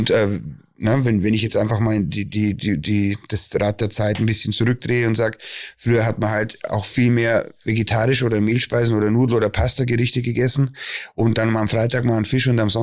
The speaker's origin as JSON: {"language": "German", "region": "Bavaria", "country": "Germany", "said": "Ich komme aus Bayern"}